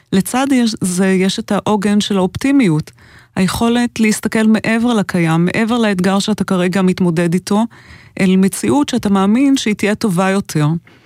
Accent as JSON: {"language": "Hebrew", "town": "Bnei Brak", "region": "Tel Aviv District", "country": "Israel", "tie": "born there", "said": "אני נולדתי בשכונה בשם פרדס כץ, בבני ברק, לזוג הורים שהם עלו לארץ מעיראק."}